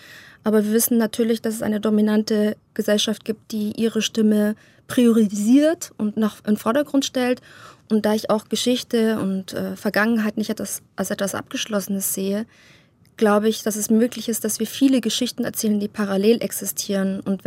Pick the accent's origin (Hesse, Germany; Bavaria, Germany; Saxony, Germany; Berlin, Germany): Bavaria, Germany; Munich; Ich bin selber in München aufgewachsen